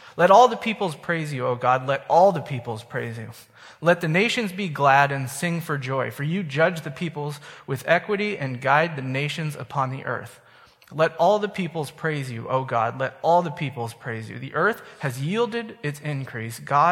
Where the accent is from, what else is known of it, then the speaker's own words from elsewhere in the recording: San Francisco, California, United States; I'm from San Francisco. We don't grow stuff.